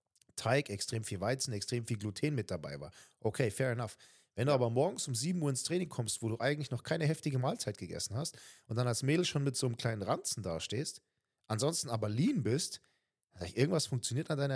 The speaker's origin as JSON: {"language": "German", "town": "Munich", "region": "Bavaria", "country": "Germany", "said": "Einmal zum Oktoberfest als Münchner, das geht nicht anders"}